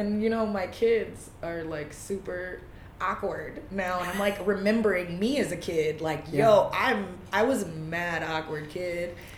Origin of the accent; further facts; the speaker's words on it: Fresno, California, United States; growing up in Fresno, you know, I'm from here.